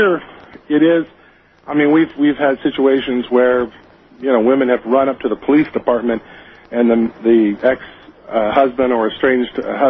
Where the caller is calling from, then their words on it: Zanesville, Ohio, United States; Yes, I'm from Ohio, actually in Zanesville, just right up road from Caldwell.